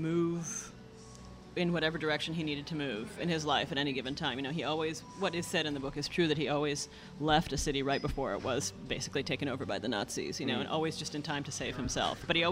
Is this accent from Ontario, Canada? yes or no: yes; Toronto, Ontario, Canada; I grew up in Toronto from when I was, like, 2 until I went to college.